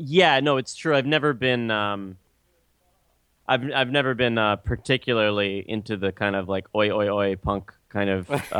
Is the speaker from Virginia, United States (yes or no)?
yes; Richmond, Virginia, United States; I'm from Richmond, Virginia.